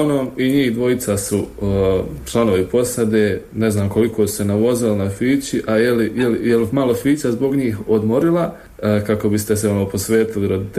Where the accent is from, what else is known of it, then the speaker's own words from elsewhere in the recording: Bosnia & Herzegovina; kod nas u Bosni